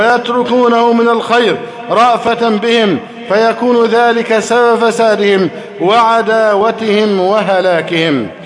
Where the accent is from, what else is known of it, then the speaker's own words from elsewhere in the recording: Egypt; اللهم احفظ بلدنا مصر أمنا أمانا